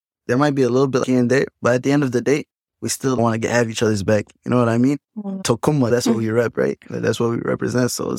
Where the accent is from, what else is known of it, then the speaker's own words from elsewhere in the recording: St. Paul, Minnesota, United States; I grew up in St. Paul. So born and raised in St. Paul. St. Paul baby my whole life.